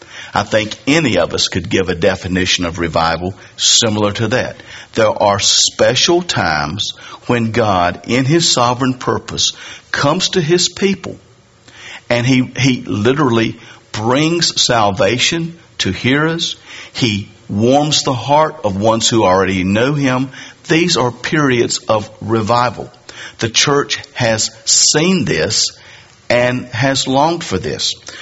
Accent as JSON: {"language": "English", "region": "the South", "country": "United States", "tie": "born or raised there", "said": "Because the definition or concept of revival that we were raised with in the South was something that you did once or twice a year."}